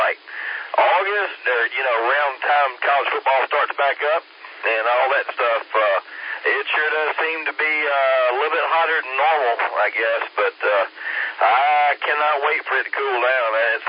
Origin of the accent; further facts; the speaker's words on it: Greenville, South Carolina, United States; now in Charleston, United States; because I'm originally from Greenville, when I moved down there, my body had to adjust to the level of humidity.